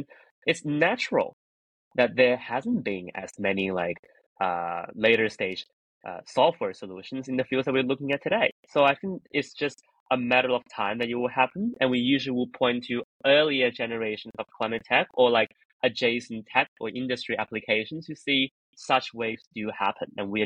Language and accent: English; Australia; I'm from Australia, right?